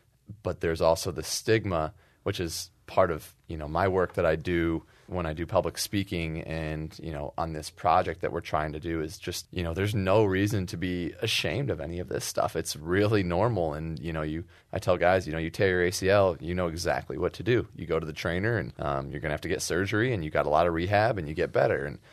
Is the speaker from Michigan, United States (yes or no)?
yes; Ann Arbor, Michigan, United States; born or raised there